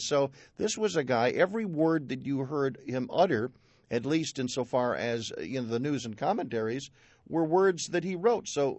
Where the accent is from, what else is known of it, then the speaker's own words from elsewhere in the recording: Chicago, Illinois, United States; from Chicago.